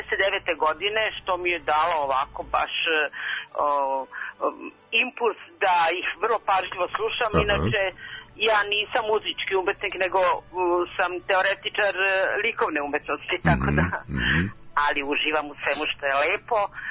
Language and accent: Serbian; Belgrade, Serbia; Pa ja sam sa Voždovca dok nas nisu ekspedovali